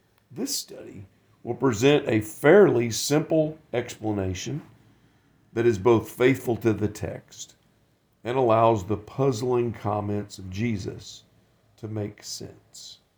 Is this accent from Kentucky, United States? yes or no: no; Alabama, United States; I'm from Alabama, the United States, state of Alabama, married to my wife, Heather.